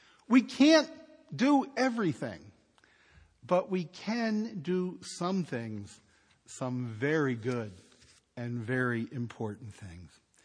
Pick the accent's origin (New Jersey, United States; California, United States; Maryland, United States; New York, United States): Maryland, United States; Baltimore; came from my hometown of Baltimore.